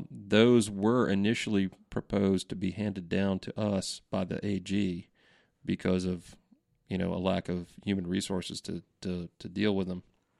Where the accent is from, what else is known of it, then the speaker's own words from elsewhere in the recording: Winston-Salem, North Carolina, United States; born there; I was born in Winston-Salem, graduated UNC Chapel Hill.